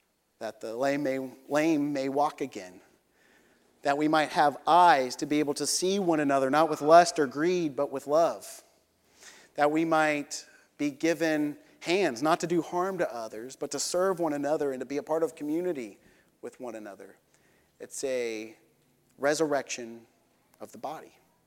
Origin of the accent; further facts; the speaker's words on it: United States; I'm an American. I like them.